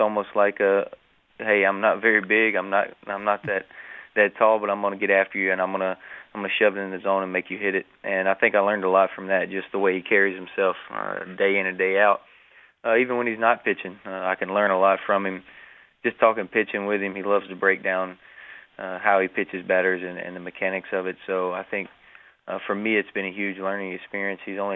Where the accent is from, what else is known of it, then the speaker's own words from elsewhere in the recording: Alabama, United States; Sonny grew up in Tennessee. I grew up in Alabama, so